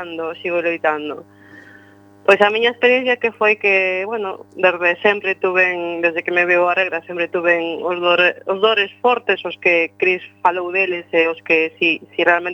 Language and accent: Galician; Galicia, Spain; porque somos moitas galegas que sufrimos esta doenza